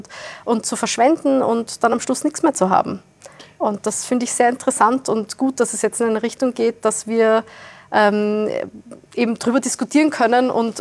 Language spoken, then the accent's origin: German; Wiener Neustadt, Lower Austria, Austria; Ich komme aus Wiener Neustadt, südlich von Wien.